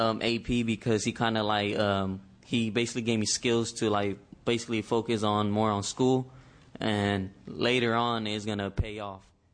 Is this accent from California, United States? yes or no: yes; Fresno, California, United States; Hello, everyone. … I'm from Fresno.